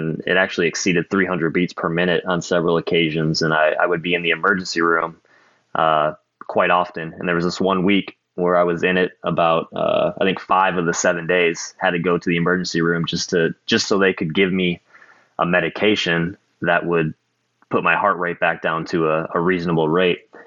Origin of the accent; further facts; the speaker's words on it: Burlington, Wisconsin, United States; I grew up in Burlington, Wisconsin, which is a small town in southeast Wisconsin.